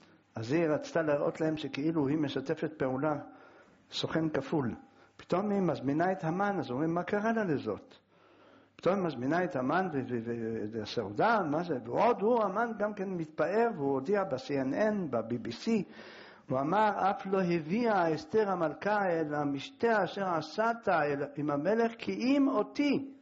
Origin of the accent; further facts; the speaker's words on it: Jerusalem, Jerusalem District, Israel; אני ירושלמי